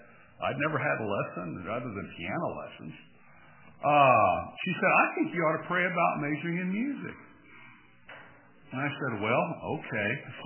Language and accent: English; Greenville, South Carolina, United States; accent: Midwest; That's because my parents are both from Indiana. So I have a little more of a Midwest accent, but I'm born and raised in Greenville and hope to die there, Lord willing.